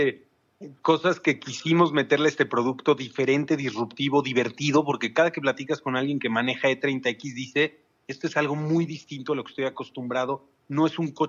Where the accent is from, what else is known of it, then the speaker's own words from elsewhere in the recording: Mexico; Como mexicano es muy frustrante ver que todas las tecnologías suceden en Estados Unidos, en Europa, en China, y México va como 3 años, 4 años atrás